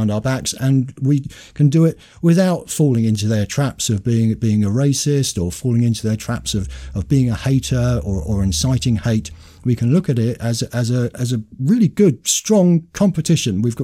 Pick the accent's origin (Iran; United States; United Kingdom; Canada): United Kingdom; We should be saying, we're white people, we're British, we rise to the challenge, we can beat this